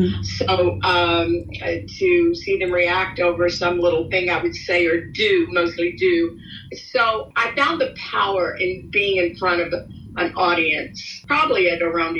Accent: Dallas, Texas, United States; born there; I was born in Dallas, Texas, correct.

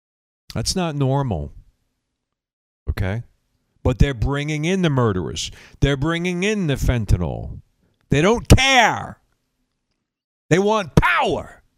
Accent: Virginia, United States; I'm from Virginia, a D.C. area.

